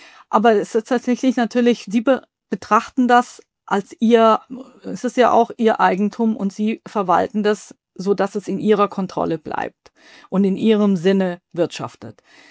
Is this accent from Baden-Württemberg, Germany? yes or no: yes; Baden-Württemberg, Germany; Ich komme aus der Region, ursprünglich mal aus dem Schwabenland, da sind ja sehr viele Mittelständler zu Hause.